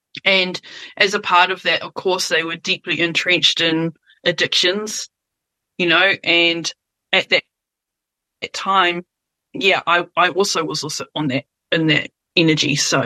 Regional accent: Christchurch, Canterbury, New Zealand; So I grew up mostly down in Christchurch, which is a very sort of Pākehā place.

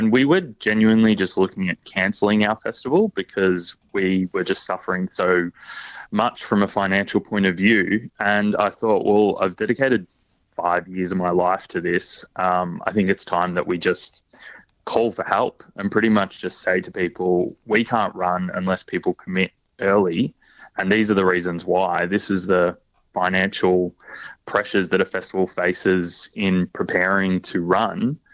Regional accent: Colac, Victoria, Australia; I'm from Colac, so an hour up the road from there.

